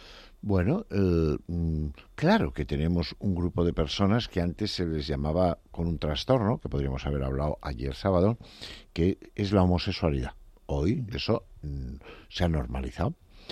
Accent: Pamplona, Navarre, Spain; van a mi tierra, a Pamplona, en los Sanfermines

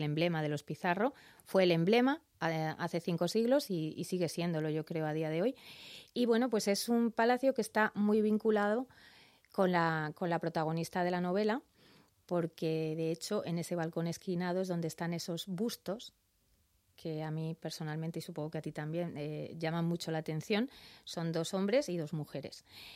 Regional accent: Trujillo, Extremadura, Spain; Soy extremeña, soy trujillana y he trabajado mucho pues eso en la tele autonómica de allí, de mi tierra.

